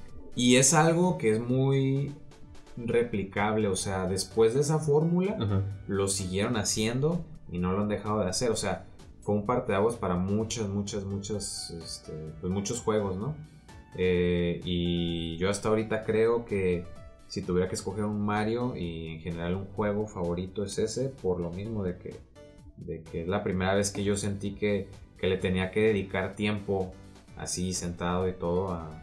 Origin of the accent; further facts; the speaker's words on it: Mexico; como mexicano nos pasó a todos. O sea, como mexicano